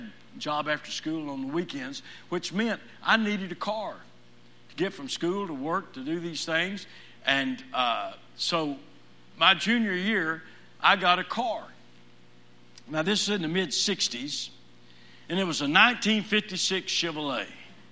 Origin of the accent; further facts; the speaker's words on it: Fort Worth, Texas, United States; I mentioned I grew up in Fort Worth. And all my life I wanted to be a lawyer